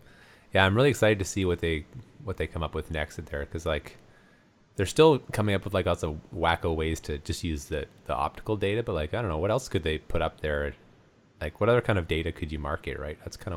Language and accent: English; Alberta, Canada; I'm sure people from Lethbridge will be mad if I say that, but I am a fellow Southern Albertan, and I can say it.